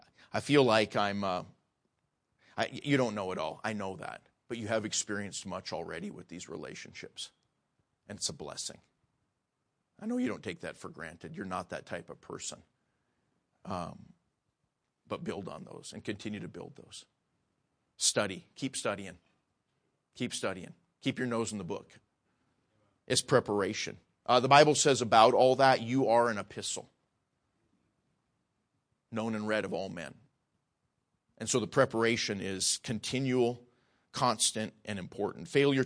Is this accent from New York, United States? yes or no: no; Devils Lake, North Dakota, United States; I grew up in Devil's Lake, North Dakota.